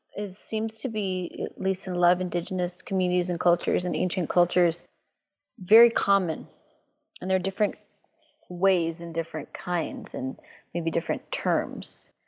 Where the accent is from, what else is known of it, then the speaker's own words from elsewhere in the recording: Mesa, Arizona, United States; born there; So I was born in Mesa, Arizona